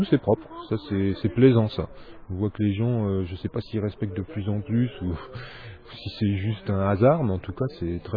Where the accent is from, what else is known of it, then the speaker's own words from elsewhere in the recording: Château-Thierry, Hauts-de-France, France; De Château-Thierry.